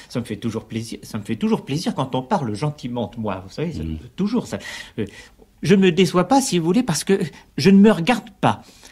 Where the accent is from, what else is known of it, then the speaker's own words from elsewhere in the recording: Paris, Île-de-France, France; also born or lived in Lille; je suis né dans le Nord, mais c'est en effet par accident, et j'ai quitté le Nord, c'est-à-dire très précisément la banlieue de Lille, quand j'avais l'âge de 3 ans, pour venir à Paris. C'est-à-dire que je suis un Parisien caractéristique.